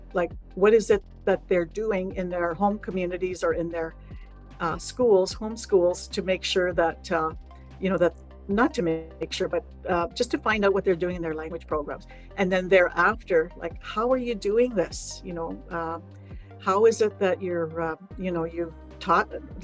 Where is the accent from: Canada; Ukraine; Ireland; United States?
Canada; Manitoba; I'm from Manitoba